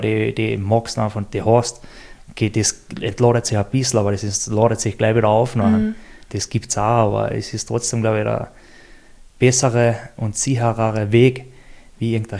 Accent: Austria; ich weiß mal nicht einmal, ob es das bei uns in Österreich gibt

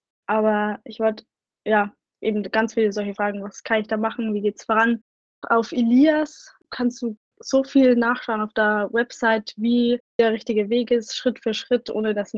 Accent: Upper Austria, Austria; now in Munich, Germany; ich bin 19 Jahre alt, ich komme aus Oberösterreich

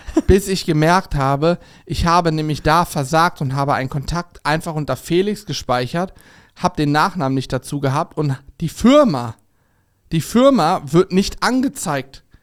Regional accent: Steinwedel, Lower Saxony, Germany; Ich habe auch als Kind mal bei uns in Steinwedel, wo ich aufgewachsen bin, so ein kleines Kuhkaff

